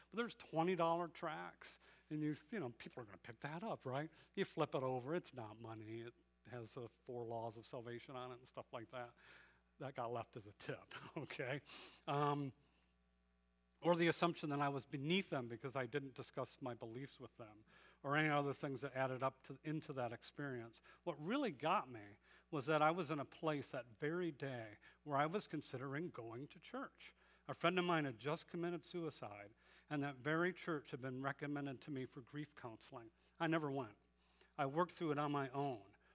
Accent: Detroit, Michigan, United States; I'm from Detroit. Yeah, I never get shout-outs from Detroit, okay. I always tell people it's a good place to be from. I did enjoy growing up in Detroit.

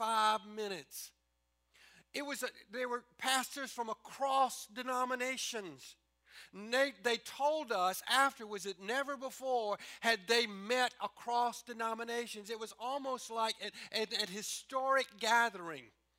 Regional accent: United States; It's because I was an American pastor. And in my Americanness, not because I'm American, but in my difference, I became the means whereby they showed up.

